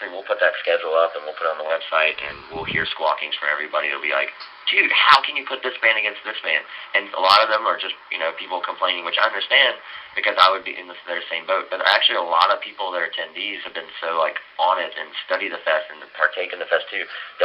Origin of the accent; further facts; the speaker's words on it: Virginia, United States; me growing up in Virginia and being friends with those guys forever.